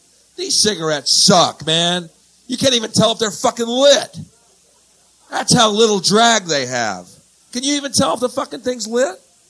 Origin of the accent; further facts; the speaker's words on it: Texas, United States; So what about Texas? That's where I'm from, Texas. Now, I'm not really a Yank. I'm a Texan. That's a totally different thing.